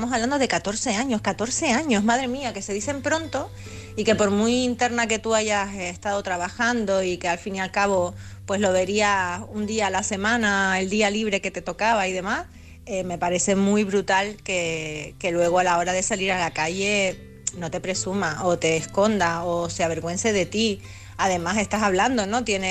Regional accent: Canary Islands, Spain; de Gran Canaria

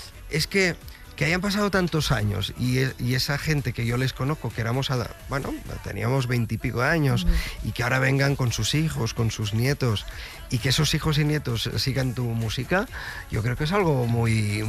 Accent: Sabadell, Catalonia, Spain; now in Madrid, Spain; Volver a mi tierra pues me emociona demasiado. Y Madrid, por lo que significa Madrid, porque he vivido 27 años aquí.

